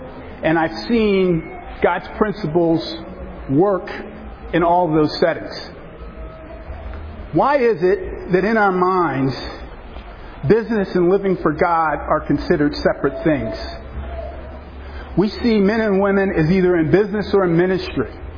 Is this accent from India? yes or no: no; West Chester, Pennsylvania, United States; I'm here with my daughter, Alicia. We're from Westchester, Pennsylvania.